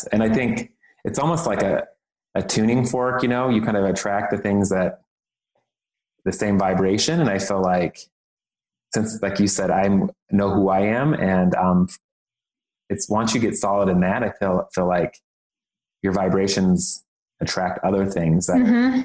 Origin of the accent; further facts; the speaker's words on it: Midwest, United States; what your family puts on you and society puts on you growing up in the Midwest, having that internalized homophobia and all this stuff.